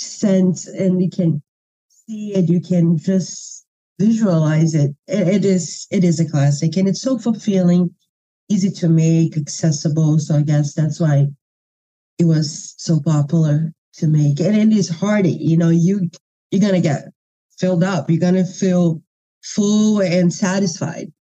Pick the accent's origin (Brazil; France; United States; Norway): Brazil; Minas Gerais; because we are from Minas Gerais, so we put cheese on everything.